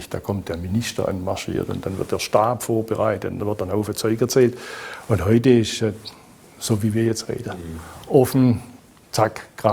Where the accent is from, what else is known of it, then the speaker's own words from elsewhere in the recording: Baden-Württemberg, Germany; Es gibt nirgends so viele wie in meiner Heimatregion. Nirgends so viele wie in Baden-Württemberg.